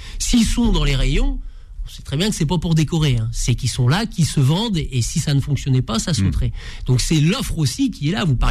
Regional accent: Normandy, France; parce que je suis normand et j'y tiens

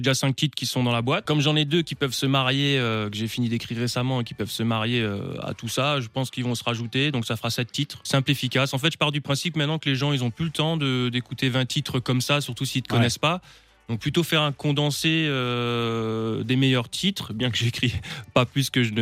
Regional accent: Strasbourg, Grand Est, France; Ah ouais, je suis strasbourgeois, je suis né ici et je vis ici.

